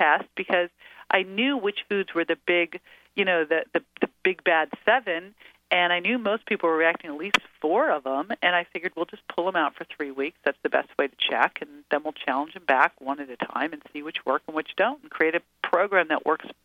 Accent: Berkeley, California, United States; I grew up in Berkeley, California, so, it's sort of like you're into health, whether you want to be or not.

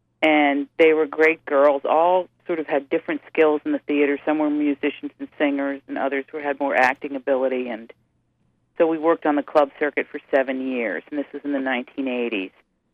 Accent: Big Stone Gap, Virginia, United States; Well, growing up in Big Stone Gap was really, for me, I mean, and I say this because I moved there when I was 6 years old, turning seven.

